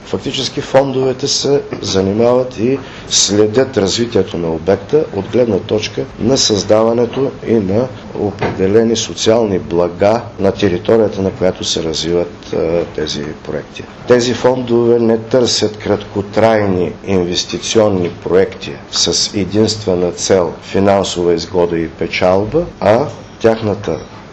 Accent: Shumen, Shumen Province, Bulgaria; Шумен се разглежда като стратегическо положение, не защото аз съм от Шумен.

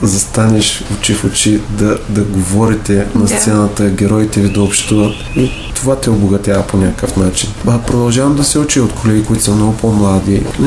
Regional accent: Varna, Varna Province, Bulgaria; Аз съм роден във Варна, около къщи имаше много кина. И си спомням като дете

